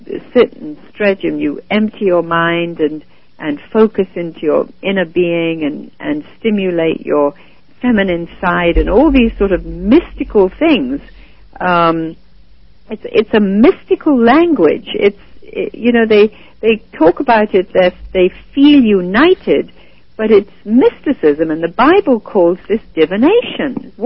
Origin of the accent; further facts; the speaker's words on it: Calcutta, West Bengal, India; I was born and raised in Calcutta